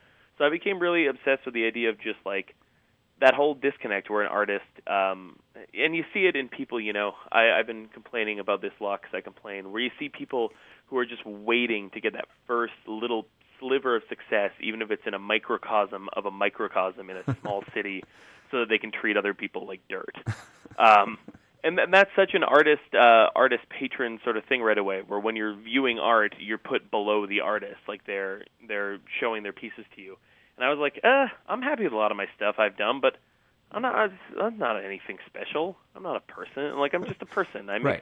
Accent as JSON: {"language": "English", "town": "Vancouver", "region": "British Columbia", "country": "Canada", "tie": "born or raised there", "also_born_or_lived": "Winnipeg"}